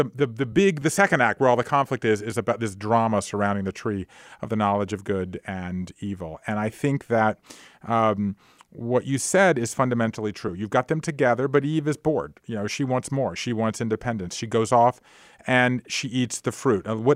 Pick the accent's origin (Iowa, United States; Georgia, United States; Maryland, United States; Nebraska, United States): Georgia, United States; I grew up in South Georgia, and I think of myself as not an interesting person who's tried to go off and do interesting things, right?